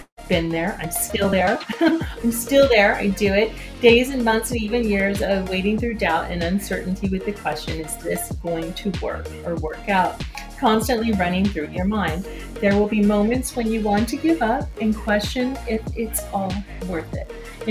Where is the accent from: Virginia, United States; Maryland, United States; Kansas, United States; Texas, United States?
Maryland, United States; Elkton; I'm from Elkton, Maryland. It is 39 and sunny, skies at high.